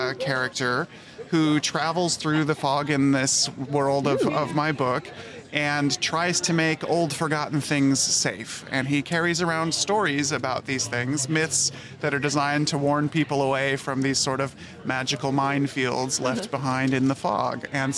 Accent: Portland, United States; I'm from Portland, and I've been doing a little bit of a book tour around

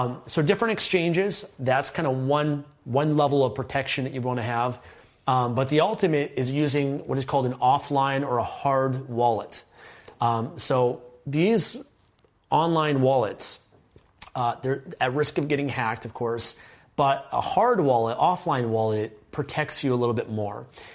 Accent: Canada; So CoinSquare is what I used to sell as a Canadian, because I can link that.

